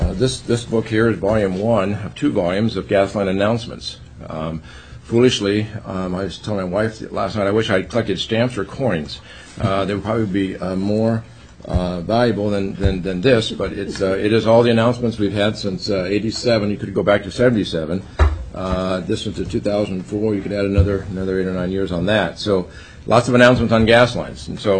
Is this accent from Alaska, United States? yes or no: yes; Anchorage, Alaska, United States; also born or lived in Fairbanks / Delta; For the record, I'm from Anchorage. I've lived in Anchorage for 25 years now. So lots of association with Valdez and Fairbanks born, and lived in Delta, so I'm kind of aligned in that direction.